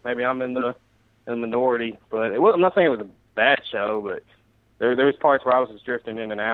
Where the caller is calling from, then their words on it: Salisbury, Indiana, United States; I'm from Salisbury, Indiana.